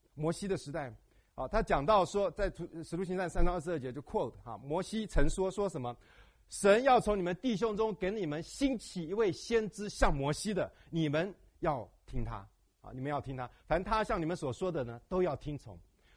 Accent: Taiwan; 我就觉得说我们台湾人，台湾或者是中国大陆一样

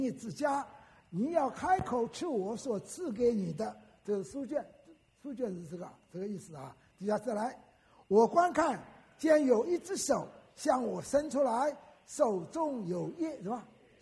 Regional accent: Wenzhou, Zhejiang, China; 我出生在温州，我也说过，我小学毕业以后，在6000人考我们省中，当时浙江省在温州6县只有一个省中

